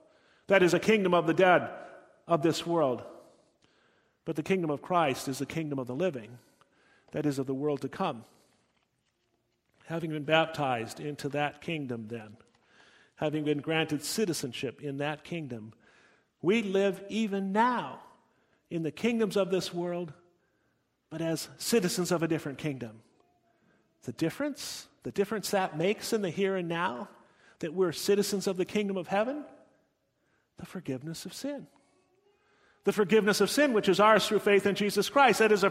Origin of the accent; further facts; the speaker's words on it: United States; I've mentioned before the freedom I felt as an American citizen living in Germany.